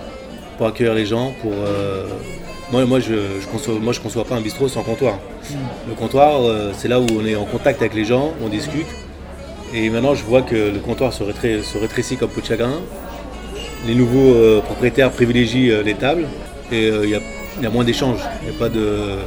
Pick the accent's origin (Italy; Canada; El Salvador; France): France; Paris, Île-de-France; born there; Pas du tout. Moi, je suis né à Paris.